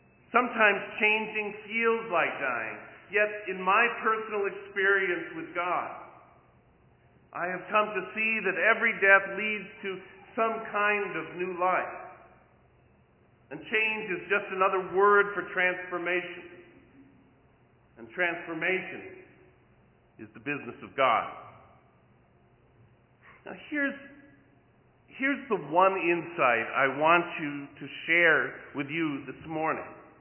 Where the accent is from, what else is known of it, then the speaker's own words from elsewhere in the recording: Bayside, Wisconsin, United States; As most of you know, I grew up in Bayside in the late 50s and 60s.